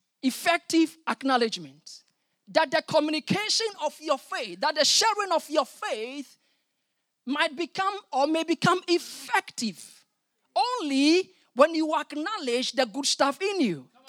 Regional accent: Ghana; moved away as an adult; also born or lived in Denmark; now in Wales, United Kingdom; we've been in Wales for getting to 2 years now. I'm not from Denmark, but I'm from Ghana. We lived in Denmark. My wife is Dane.

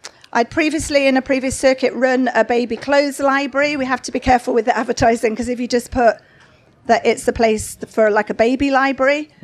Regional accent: Sheffield, Yorkshire and the Humber, United Kingdom; I'm from Sheffield.

